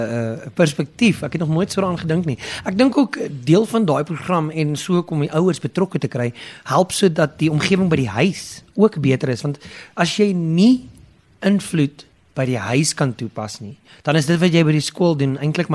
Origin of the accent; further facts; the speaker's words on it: Danville, Gauteng, South Africa; Ek kom self van Danville af